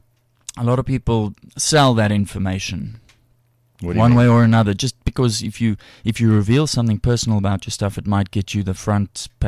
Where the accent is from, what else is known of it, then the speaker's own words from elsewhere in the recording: Johannesburg, Gauteng, South Africa; I was born and bred in Joburg. I'm the product of a single parent when I was 3 weeks.